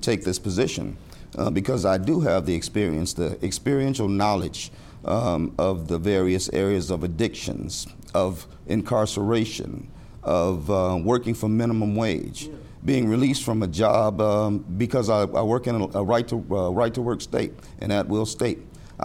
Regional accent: Chicago, Illinois, United States; now in South Carolina, United States; Well, I come from Chicago. I'm originally from Chicago. I'm what they call in South Carolina, Cumya. I was not born here, so I'm not a Benya, but I'm a Cumya.

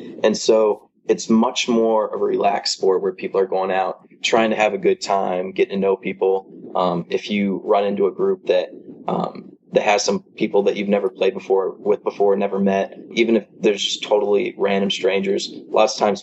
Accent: Denton, Texas, United States; So the course that I grew up at in my hometown, there was only one. It was called North Lakes, and that was just right mm-hmm. there in Denton, Texas.

